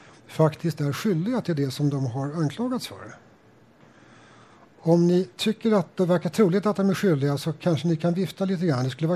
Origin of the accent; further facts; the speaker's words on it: Stockholm, Stockholm County, Sweden; Uppsala representerar motsatsen till min hemstad Stockholm